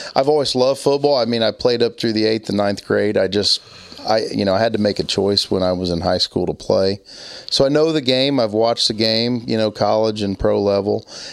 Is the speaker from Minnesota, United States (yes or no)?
no; Indiana, United States; Obviously, growing up in Indiana, you're kind of a part of the game.